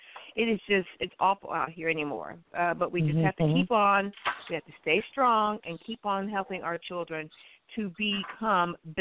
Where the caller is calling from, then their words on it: Columbus, Ohio, United States; I'm calling from Columbus, Ohio.